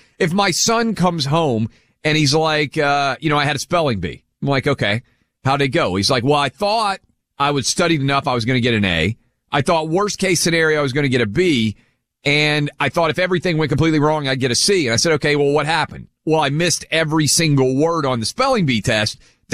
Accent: United States; As an American, we were so bad at forecasting.

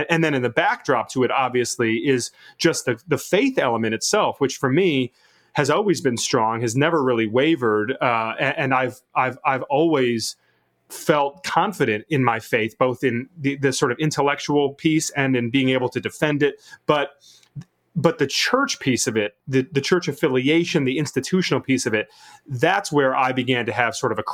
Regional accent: Michigan, United States; so I grew up in the Evangelical Presbyterian Church, the EPC, which is, you know, and in a small town, suburbs of Detroit, you know, it's a conservative white Republican town

